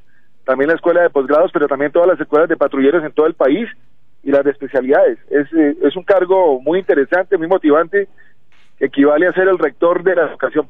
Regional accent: Bogotá, Colombia; Me enamoré de Barranquilla, lo digo como cachaco

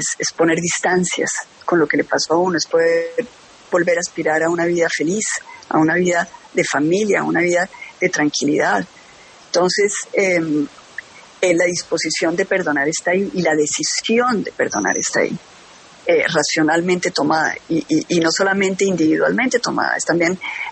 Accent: Colombia; Pero yo creo que nosotros todos, en el fondo, como colombianos

